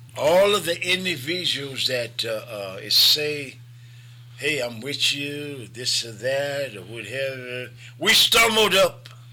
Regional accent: Iowa, United States; the University Museum of Iowa, my hometown

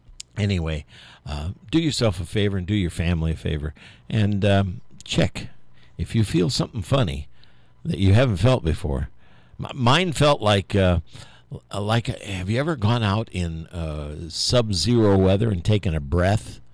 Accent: Indiana, United States; People in Indiana had no idea what to do when it got frozen out. We knew what to do when it snowed, though.

